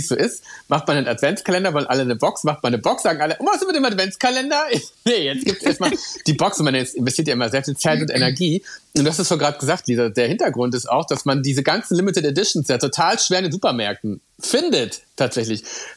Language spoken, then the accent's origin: German; Beckum, North Rhine-Westphalia, Germany; Ich komme aus Beckum